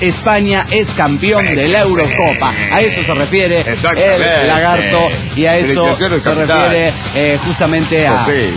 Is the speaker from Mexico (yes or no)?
yes; Mexico